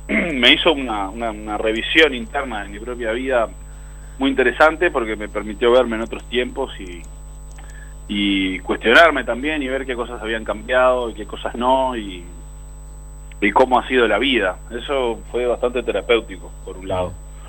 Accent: Uruguay; Pero uruguayos que somos tan pocos, y hay tantos en el exterior

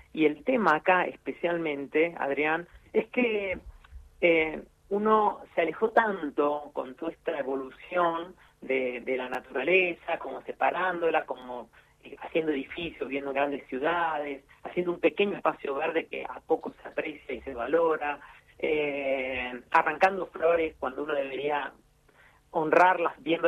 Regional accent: Puerto Madryn, Chubut, Argentina; Yo soy de Puerto Madryn

